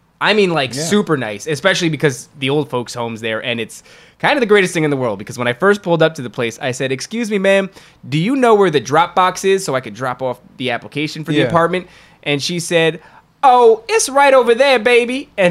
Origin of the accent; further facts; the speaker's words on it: Elizabeth, New Jersey, United States; I grew up in Elizabeth, and I've been beaten with a baseball bat in Chrome